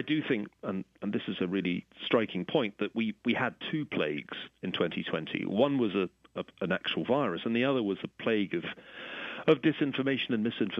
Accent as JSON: {"language": "English", "country": "United Kingdom", "said": "And I have to admit, being a Brit, I didn't actually know what SOL stood for"}